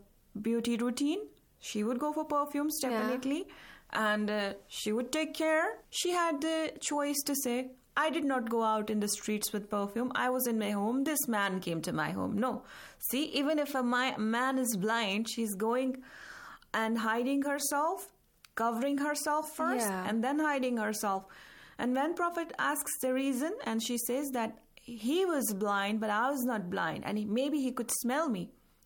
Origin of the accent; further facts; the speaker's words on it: India; since I come from India